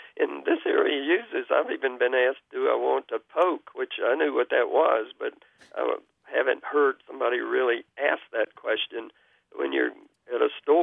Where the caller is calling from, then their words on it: Kingsport, Tennessee, United States; I'm calling from Kingsport, Tennessee.